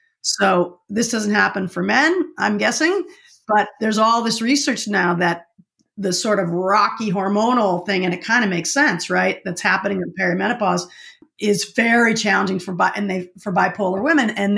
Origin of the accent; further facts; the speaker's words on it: Massachusetts, United States; I'm in from Massachusetts.